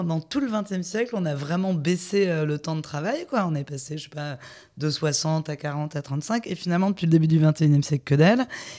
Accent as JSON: {"language": "French", "region": "North", "country": "France", "said": "même si on est du Nord, on a le droit de s'intéresser au Sud"}